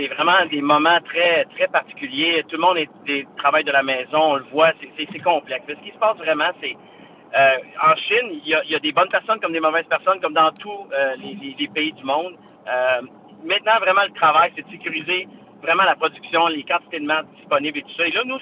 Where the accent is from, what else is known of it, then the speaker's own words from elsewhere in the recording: Quebec, Canada; On est Québécois en premier, on est fiers de l'être.